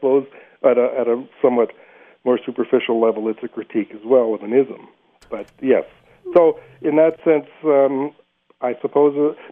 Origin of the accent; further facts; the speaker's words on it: Canada; I'm a Canadian. We have our own neuroses.